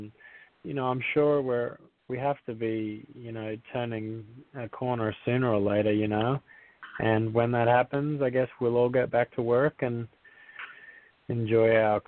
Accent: Australia; now in United States; So yeah, that's a good question. You know, so I grew up in Australia.

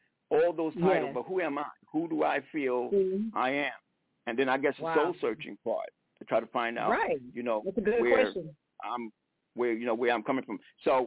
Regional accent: South Carolina, United States; I'm from South Carolina, and I don't know. I nearly can't speak English that good.

